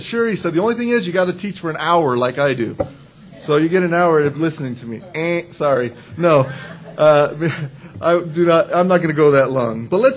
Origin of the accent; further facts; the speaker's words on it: San Diego, California, United States; I'm from San Diego, grew up, born and raised for the most part, and I love sports